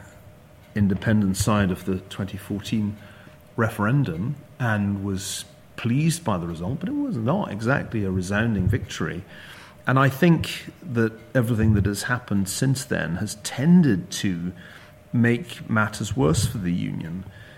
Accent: Glasgow, Scotland, United Kingdom; I was up in my hometown, Glasgow, last week, conversing with some of my contemporaries at Glasgow Academy, the ones who didn't leave, who stuck around.

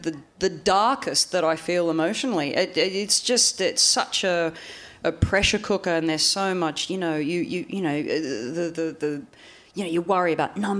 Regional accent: Australia; I am from Australia.

